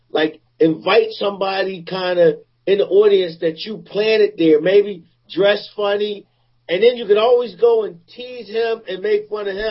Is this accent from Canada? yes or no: no; Philadelphia, Pennsylvania, United States; him being from Philly, you know, my hometown, Pennsylvania, his high school was probably about 30 minutes from where I live at.